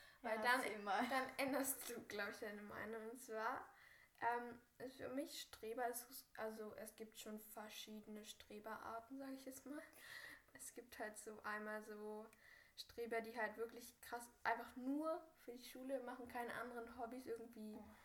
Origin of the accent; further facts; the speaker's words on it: Berlin, Germany; wir sind ja Berliner. Wir sind Berliner, ne? Wir wurden beide in Berlin.